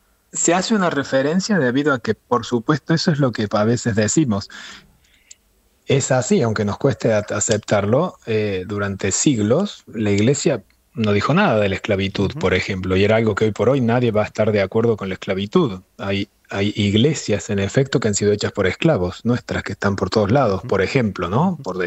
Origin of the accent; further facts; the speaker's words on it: Argentina; algo que lo digo yo como argentino, lamentablemente en Argentina tenemos una idea muy equivocada.